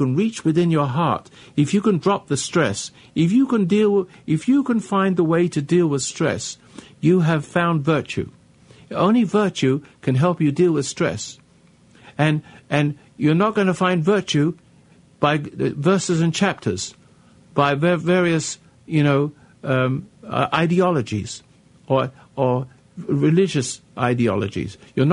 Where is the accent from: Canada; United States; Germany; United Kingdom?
United Kingdom; England; What I'm trying to say is that I come from England. I've brought some of my English with me